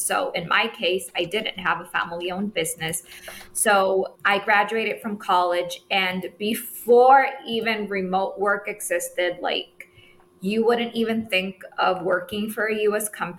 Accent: Honduras; My backstory is I was actually born and raised in Honduras.

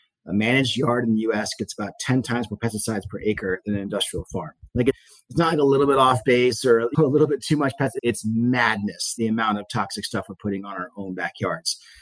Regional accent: Northeast, United States; And so I went from growing up in the Northeast and having no exposure to agriculture whatsoever

